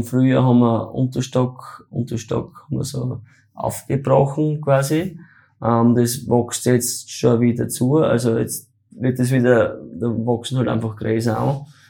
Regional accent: Styria, Austria; Also bei uns in der Steiermark

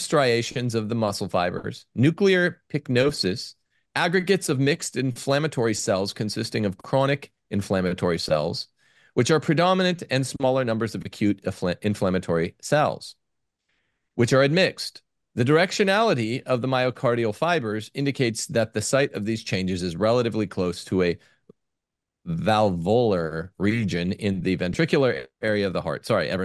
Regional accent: Stockton, California, United States; Delta Pathology Associates, Stockton, California, in my hometown.

